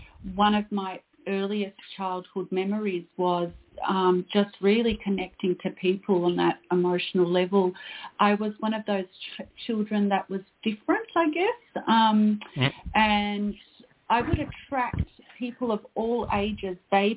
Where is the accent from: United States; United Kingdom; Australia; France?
Australia; born there; I came from a migrant family, so obviously, I live in Australia. I was born in Australia of migrant parents from Serbia. So the surname is from Serbia